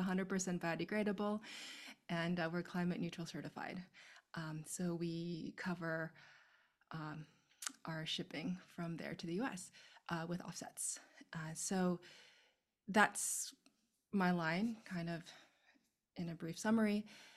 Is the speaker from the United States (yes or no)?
yes; Indiana, United States; I grew up in Indiana, so fashion really didn't exist where I lived.